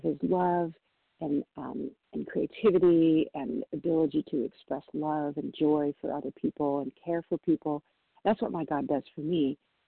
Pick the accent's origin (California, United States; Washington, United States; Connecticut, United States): Washington, United States; I'm from Washington State, Pacific Time.